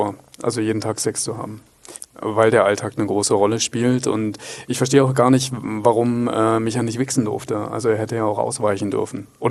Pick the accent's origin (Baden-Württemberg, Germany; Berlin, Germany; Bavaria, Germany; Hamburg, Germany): Berlin, Germany; aus Berlin.